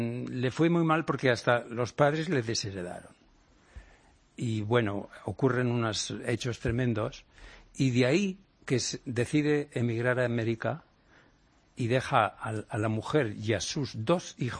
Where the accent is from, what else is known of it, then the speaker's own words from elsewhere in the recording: Burgos, Castile and León, Spain; Yo soy de Burgos, sí.